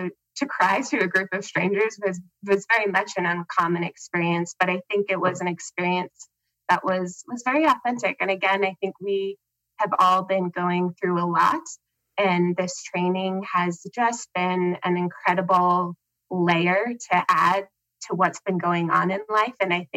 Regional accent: Helena, Montana, United States; Hi, I am from Helena, Montana.

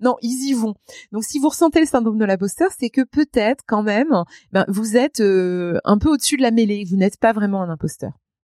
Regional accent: Grand Est, France; accent: Lorraine; Je venais du fin fond de la Lorraine avec un accent à couper au couteau.

